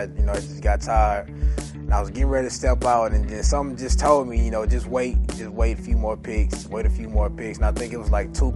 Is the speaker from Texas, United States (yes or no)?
yes; Missouri City, Texas, United States; I'm from Missouri City, Texas, and I play running back.